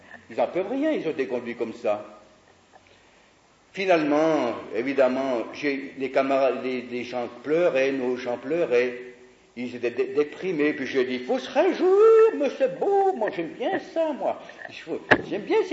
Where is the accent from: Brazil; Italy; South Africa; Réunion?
Italy; je suis italien, je ne suis pas étranger.